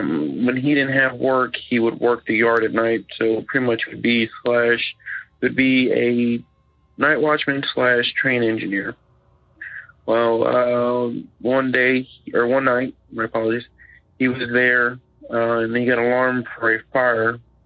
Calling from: Florence, Kentucky, United States; I'm calling from Florence, Kentucky.

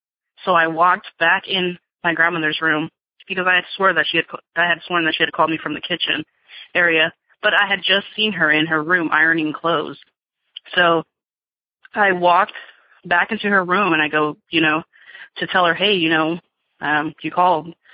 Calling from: California, United States; I'm calling from Northern California.

